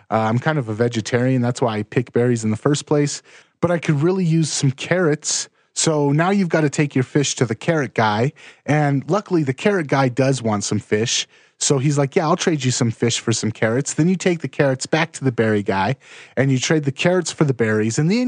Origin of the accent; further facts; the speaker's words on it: Los Angeles, California, United States; Growing up in Los Angeles, I realized very quickly how bad of an idea gun control was.